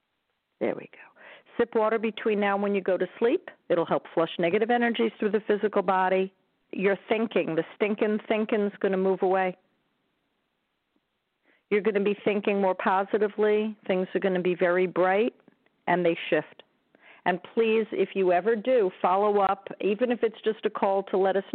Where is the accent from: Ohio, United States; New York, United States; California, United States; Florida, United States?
New York, United States; Smithtown; And I'm from Long Island, so I'm from Smithtown.